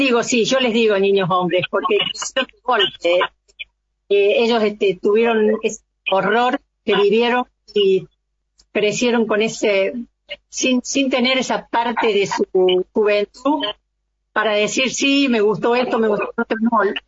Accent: Villa María, Córdoba, Argentina; yo soy nativa de Villa María, ahí me recibí, mi primaria, mi secundaria y también carrera de enfermera profesional.

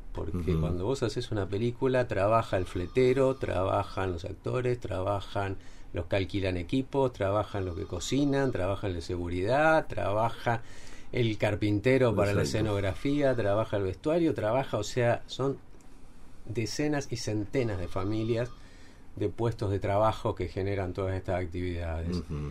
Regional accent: Iguazú, Misiones, Argentina; moved away as an adult; yo salí de Iguazú, te imaginás, no estoy hablando allá del principio de los 90, un mundo completamente distinto

